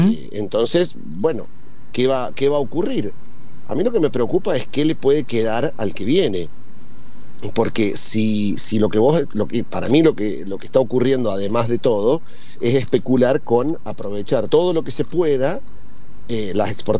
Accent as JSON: {"language": "Spanish", "country": "Argentina", "said": "Ninguna de esas tres cosas tenemos nosotros como argentinos."}